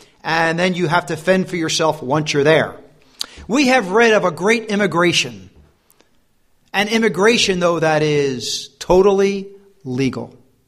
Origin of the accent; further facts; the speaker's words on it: United States; I come from that faraway country called the USA, and I live in the state of New Jersey.